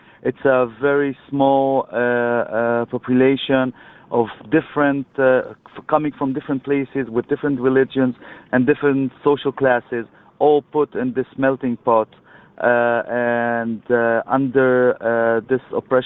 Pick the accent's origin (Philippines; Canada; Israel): Israel; Jaffa, Tel Aviv District; Yes, I was born and raised in Ajami, and I lived all my most of my life in Ajami, except for a couple of years when I went to university in Haifa.